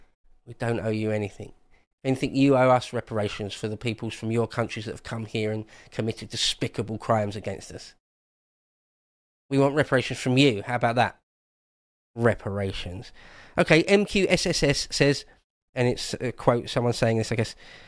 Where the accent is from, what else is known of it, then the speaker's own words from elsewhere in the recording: England, United Kingdom; I'm an Englishman. I haven't got a dog in the fight.